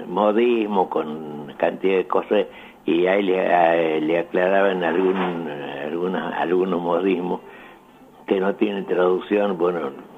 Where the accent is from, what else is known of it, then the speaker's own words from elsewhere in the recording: Salta, Argentina; Somos de Salta, la mejor provincia de la República Argentina